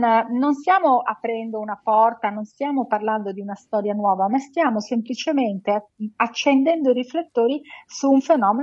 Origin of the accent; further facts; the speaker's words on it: Veneto, Italy; now in Rome, Italy; anche se dalla pronuncia non si direbbe perché sono veneta, ma ormai sono romana di adozione da tantissimi anni